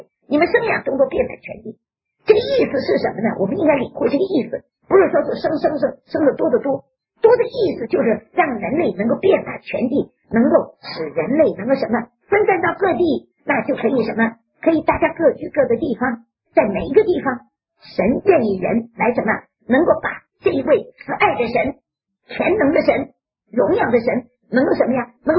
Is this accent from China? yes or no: yes; Fujian, China; 你看他跟我都是福建人，谁也不懂谁的话。我是闽南的，他是福州的